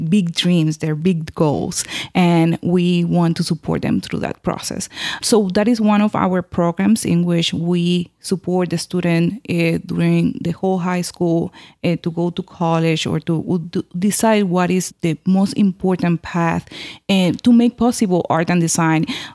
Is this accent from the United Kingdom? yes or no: no; North, Puerto Rico; I'm from the North. Even in Puerto Rico, that is so little, we have different words